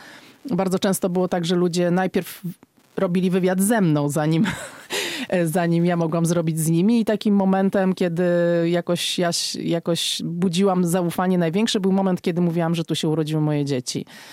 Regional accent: Warsaw, Masovian Voivodeship, Poland; now in Białowieża, Poland; Ja nie jestem sama z Białowieży, jestem z Warszawy, ale przyjechałam tam w 2002 roku

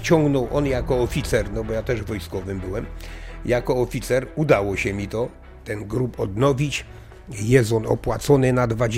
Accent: Węgierska Górka, Silesian Voivodeship, Poland; moved away as an adult; now in Augustów, Poland; Ja rodzinnie jestem z Węgierskiej Górki, ale później w 2007 roku ze względów zdrowotnych, po ciężkiej bardzo chorobie, według zaleceń lekarzy, żeby zmienić otoczenie, środowisko i wszystko, się przeniosłem do Augustowa.

